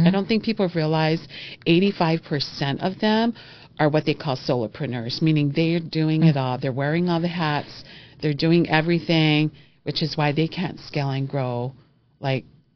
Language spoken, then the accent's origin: English; Hawaii, United States; now in Las Vegas, United States; Well, I'm an island girl, as I like to refer myself to. I'm originally from Hawaii.